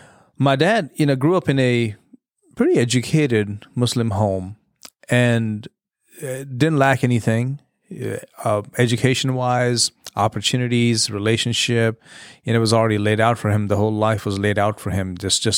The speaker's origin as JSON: {"language": "English", "country": "India", "tie": "born or raised there", "said": "And I remember growing up in India, you know"}